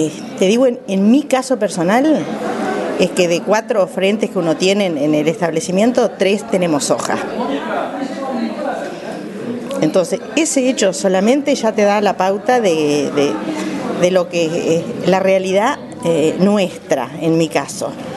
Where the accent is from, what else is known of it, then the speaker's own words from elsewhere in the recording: Florida, Uruguay; Ahí es Puntas de Maciel, Goñi, Puntas del Talas, el paraje.